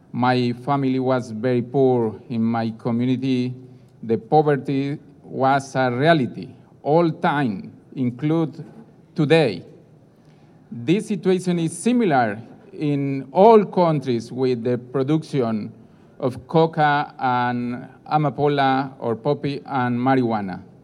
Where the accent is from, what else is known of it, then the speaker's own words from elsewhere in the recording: Colombia; English is a second language; I come from Colombia.